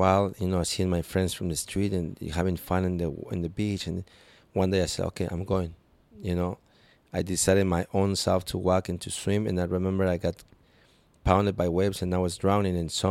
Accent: Mexico City, Mexico; also born or lived in Acapulco; now in Puerto Escondido, Mexico; And when I got to Puerto, it was like, compared to where I came from Mexico City and Acapulco, it was just, back then, Puerto was...

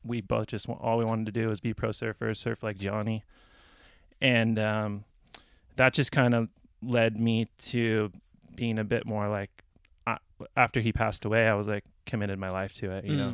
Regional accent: Carmel, California, United States; So I grew up in Carmel.

